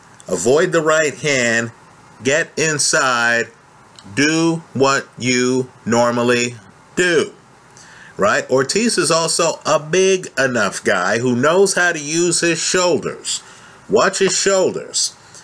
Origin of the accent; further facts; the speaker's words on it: New York City, New York, United States; Folks, I was raised in New York City.